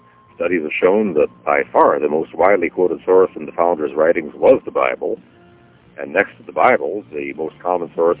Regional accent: Iowa, United States; also born or lived in South Dakota; well, I was born in South Dakota, and I grew up in northwest Iowa

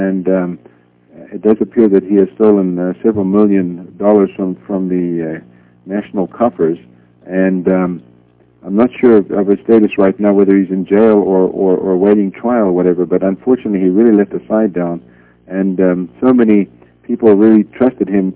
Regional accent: Eswatini; born there; I was born in Swaziland, and my parents were missionaries there in the 40s, and I know the country fairly well. I've lived there for a couple of years since then as well

